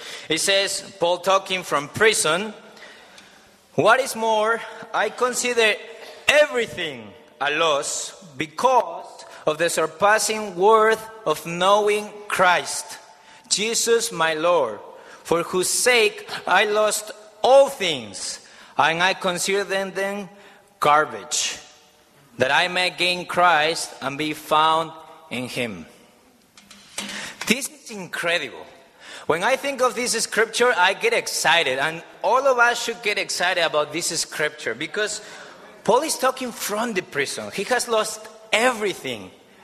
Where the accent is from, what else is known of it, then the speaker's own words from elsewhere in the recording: Madrid, Community of Madrid, Spain; from Madrid, Spain, and I'm not sorry.